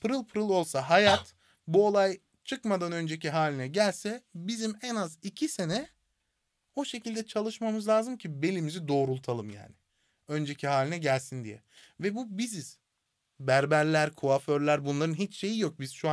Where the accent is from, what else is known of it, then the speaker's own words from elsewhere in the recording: Germany; Doğma büyüme Almanyalıyım.